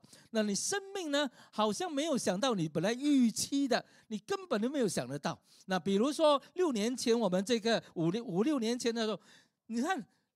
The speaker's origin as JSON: {"language": "Chinese", "country": "Singapore", "said": "所以为什么我们新加坡人如果走过，一看，哎呦，怎么鱼尾狮在这个地方？"}